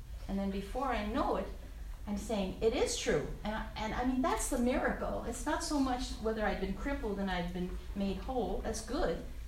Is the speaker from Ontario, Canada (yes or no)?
no; Newfoundland and Labrador, Canada; I was from Newfoundland. We live by swearing.